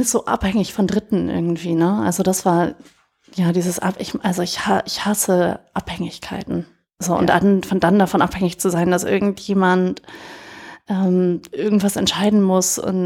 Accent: Hamburg, Germany; born there; Genau, ich bin geborene Hamburgerin.

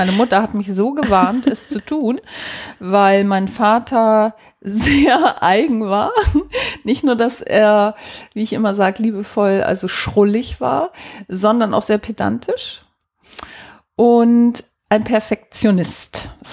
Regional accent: Hamburg, Germany; Also ich bin in Hamburg geboren und da auch aufgewachsen, hatte früh Berührungspunkte zum Landleben, weil wir uns, als ich 10 Jahre alt war, ein Wochenendhaus gekauft haben in der Lüneburger Heide

